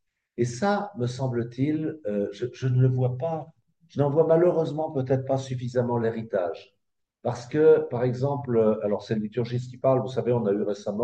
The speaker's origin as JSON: {"language": "French", "town": "Nancy", "region": "Grand Est", "country": "France", "tie": "born or raised there", "said": "Quand j'étais gamin à Nancy"}